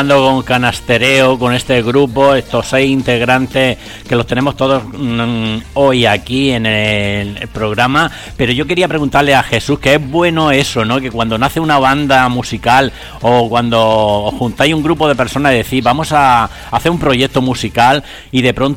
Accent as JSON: {"language": "Spanish", "region": "Andalusia", "country": "Spain", "said": "Amigos oyentes, yo como andaluz me he levantado del sillón"}